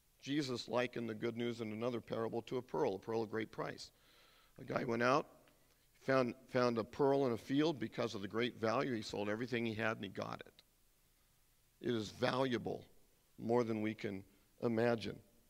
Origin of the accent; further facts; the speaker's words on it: United States; because I'm an American.